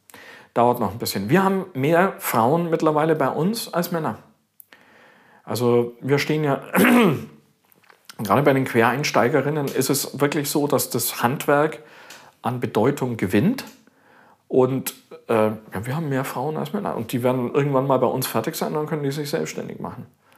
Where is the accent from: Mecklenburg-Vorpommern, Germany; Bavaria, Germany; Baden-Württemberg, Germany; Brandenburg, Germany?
Bavaria, Germany; Augsburg; In Augsburg, in meiner Heimatstadt